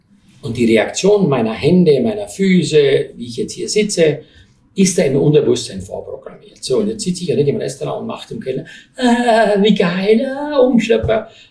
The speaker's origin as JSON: {"language": "German", "region": "Styria", "country": "Austria", "said": "Ich komme aus der Oststeiermark"}